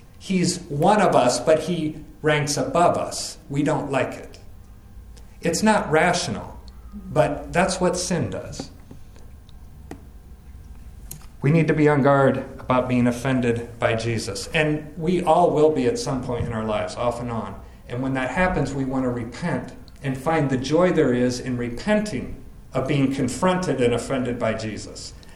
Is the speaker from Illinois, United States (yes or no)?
yes; Prophetstown, Illinois, United States; I grew up in Prophetstown, Illinois, a town of about 2,000 people, small farm town here in Illinois.